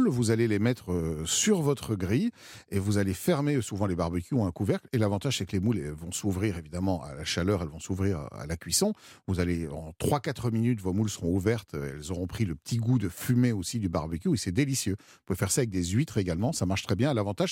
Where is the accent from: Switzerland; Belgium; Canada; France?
Belgium; en tant que Belge, évidemment, je suis un peu moins concerné que vous par la salade niçoise